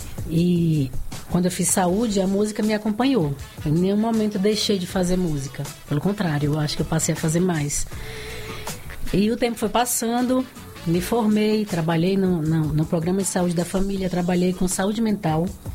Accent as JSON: {"language": "Portuguese", "town": "Paripiranga", "region": "Bahia", "country": "Brazil", "said": "Por isso que eu falo que eu sou de Paripiranga mesmo, a Malhada Vermelha."}